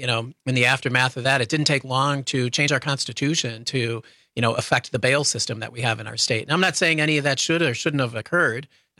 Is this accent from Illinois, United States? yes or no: yes; Chicago, Illinois, United States; You know, Chicago, my hometown, being thrown out as an example of, you know, just a war zone